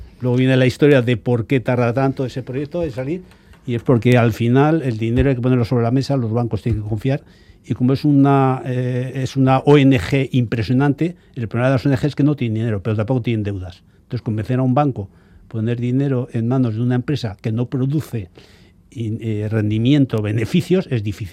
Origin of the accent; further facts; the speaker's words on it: San Sebastián, Basque Country, Spain; born there; yo nací en San Sebastián, ¿eh?